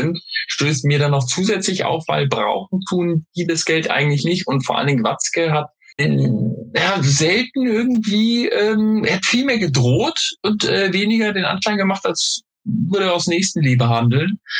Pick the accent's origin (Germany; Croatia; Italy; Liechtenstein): Germany; Bingen, Rhineland-Palatinate; Geboren und in der Region aufgewachsen.